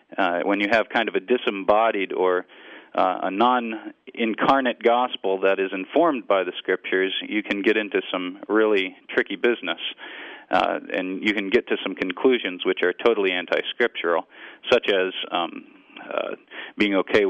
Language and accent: English; Chicago, Illinois, United States; Well, I guess I'll start with where I grew up. I grew up in Chicago, Illinois, and I grew up in a parish which was actually a former Missouri Synod parish.